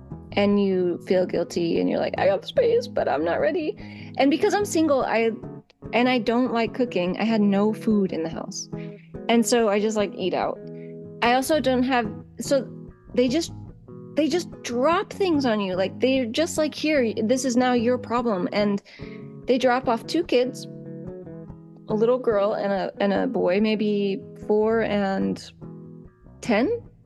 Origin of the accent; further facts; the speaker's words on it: Monroe, Washington, United States; I grew up in Monroe, Washington, just a little north of Seattle.